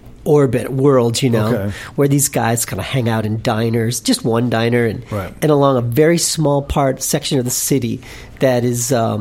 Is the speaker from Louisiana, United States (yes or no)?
yes; New Orleans, Louisiana, United States; And I had a chip on my shoulder growing up in New Orleans as a little kid.